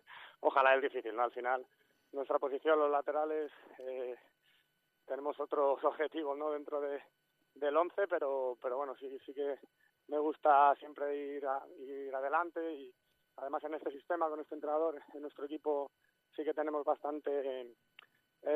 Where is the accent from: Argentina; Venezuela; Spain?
Spain; Madrid, Community of Madrid; yo soy de Madrid, mi familia y amigos.